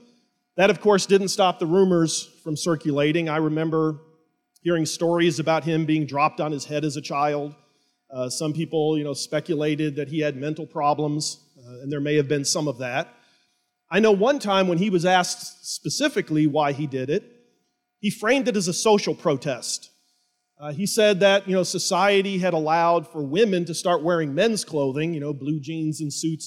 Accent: Effingham, Illinois, United States; up here is my hometown, Effingham, Illinois, population 12,000 and change. And Effingham, Illinois is a small Midwestern farm town, very similar to York in many respects.

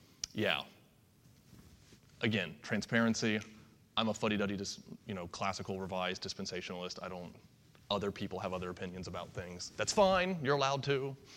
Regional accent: West Virginia, United States; So, okay, I'm from West Virginia. I understand this concept.

